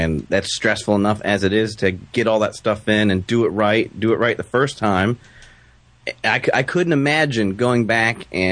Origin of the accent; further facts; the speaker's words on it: the South, United States; I was raised in the South.